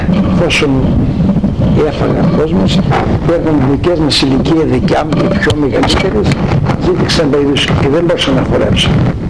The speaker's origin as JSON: {"language": "Greek", "region": "Crete", "country": "Greece", "tie": "born or raised there", "said": "Εγώ στο χωριό μου, πάντως, στην Κρήτη ακόμα συμβαίνει αυτό το πράγμα."}